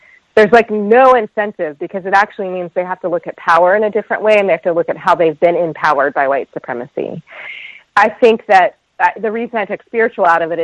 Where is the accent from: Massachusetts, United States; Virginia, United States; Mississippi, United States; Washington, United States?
Virginia, United States; also born or lived in North Carolina; the South where I'm from, right? I'm from Virginia. I'm from North Carolina.